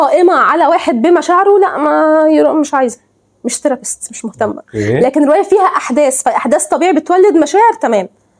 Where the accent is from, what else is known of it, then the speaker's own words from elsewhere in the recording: Egypt; واحنا كمصريين عندنا نعمه ان الوطن العربي كله فاهم احنا بنقول ايه.